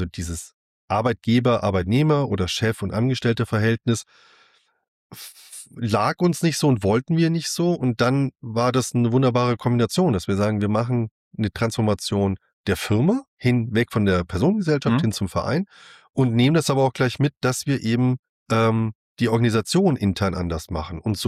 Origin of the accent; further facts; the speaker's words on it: Bavaria, Germany; Ja, ich komme aus einem kleinen Städtchen aus dem Unterallgäu.